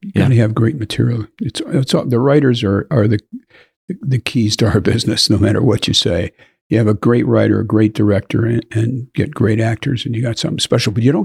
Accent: Detroit, Michigan, United States; When I started, there were 3 TV channels in my hometown in Detroit. That was it.

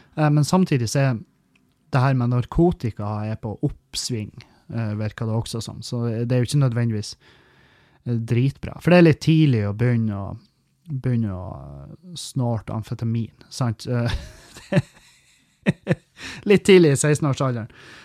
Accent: Halsa, Nordland, Norway; Meløy kommune der jeg kommer fra, det er en tarm som ligger langs kysten, og jeg kommer fra Halsa i Meløy, som er liksom på den ene siden av Svartistunnelen

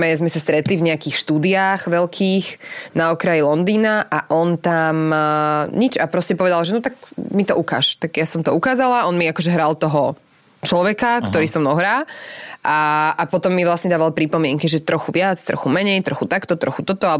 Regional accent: Nitra, Nitra Region, Slovakia; Ja som z Nitry.

